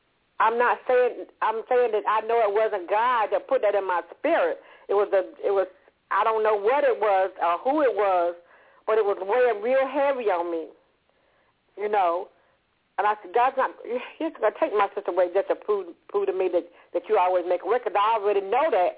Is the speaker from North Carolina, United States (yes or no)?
yes; North Carolina, United States; Yes, ma'am. I'm from North Carolina.